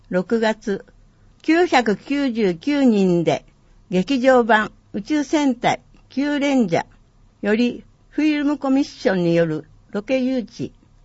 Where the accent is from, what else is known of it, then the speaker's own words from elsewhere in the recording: Yorii, Saitama, Japan; moved away; 私は昭和42年に寄居町に生まれました。自然あふれる恵まれた環境で、今よりももっとおおらかな時代に少年時代を寄居町で過ごしました。